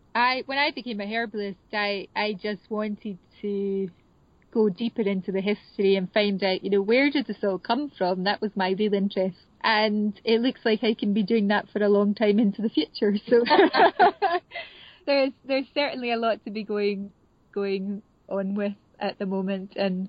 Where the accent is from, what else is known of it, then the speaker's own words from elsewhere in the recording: Scotland, United Kingdom; born there; I'm not a Gaelic speaker. I was born in the Lowlands, and although I've had exposure to Gaelic, I'm not a speaker.